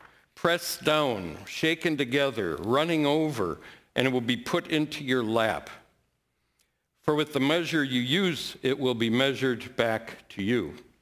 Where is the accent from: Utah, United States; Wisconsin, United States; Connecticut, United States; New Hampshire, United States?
Wisconsin, United States; Cedar Grove; I'm from Cedar Grove, reared in Calvary OPC, did a bunch of stuff